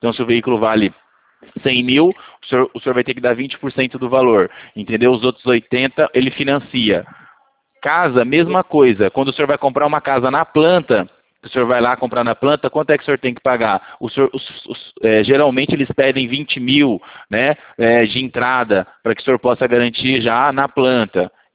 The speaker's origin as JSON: {"language": "Portuguese", "country": "Brazil", "said": "E a gente é brasileiro e a gente sabe que a gente gosta das coisas para ontem"}